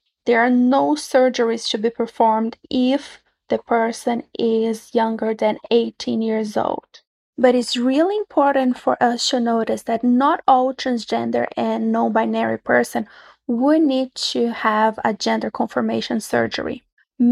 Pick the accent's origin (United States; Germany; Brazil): Brazil; As I mentioned before, I'm from Brazil